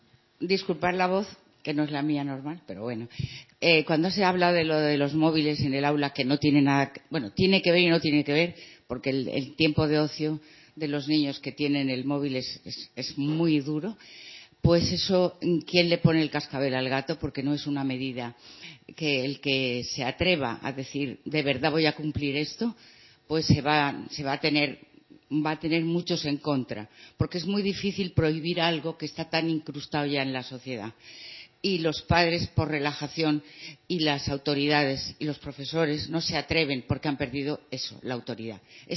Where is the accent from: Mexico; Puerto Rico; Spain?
Spain; Valencia, Valencian Community; now in Santa Cruz, Spain; aunque ahora soy residente de aquí, de Santa Cruz, yo soy de Valencia